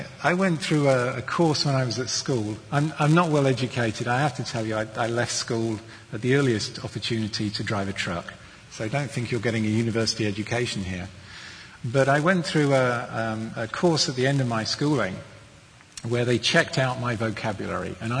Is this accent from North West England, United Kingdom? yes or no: no; South East England, United Kingdom; now in England; I was born and brought up in the Garden of England, and the typical English was as the Queen would speak it. And I was brought up that way by my parents, and then we moved